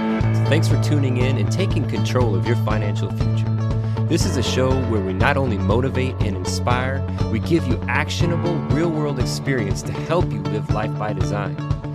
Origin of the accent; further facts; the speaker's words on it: Michigan, United States; I grew up across the lake from there in Southwest Michigan.